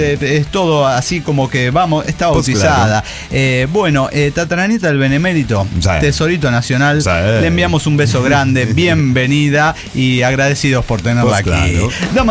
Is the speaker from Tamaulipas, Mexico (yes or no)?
no; Oaxaca, Mexico; Yo soy de Oaxaca. Pero los conocí en Monterrey, Nuevo León